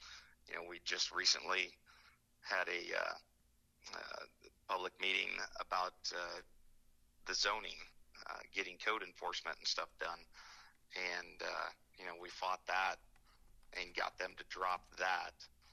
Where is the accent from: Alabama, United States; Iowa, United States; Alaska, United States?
Iowa, United States; Indianola; born and raised in Indianola. My wife and I moved down to the New Virginia area about 17 years ago